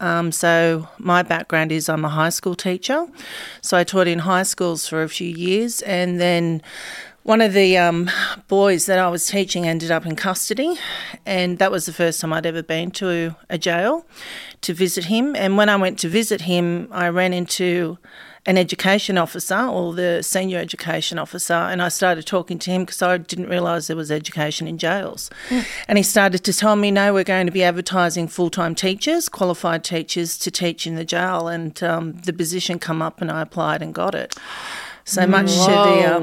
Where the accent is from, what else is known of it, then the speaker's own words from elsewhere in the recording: Campbelltown, New South Wales, Australia; where I grew up in Ayres at Campbelltown, which is a massive housing estate, and it was pretty rough